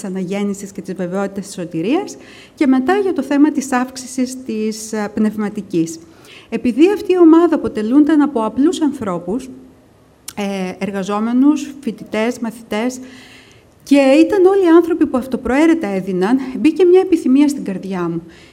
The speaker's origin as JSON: {"language": "Greek", "country": "Greece", "tie": "born or raised there", "also_born_or_lived": "Melbourne, Australia", "said": "Γεννήθηκα στη Μελβούρνη της Αυστραλίας και ήρθα 8 χρονών στην Ελλάδα"}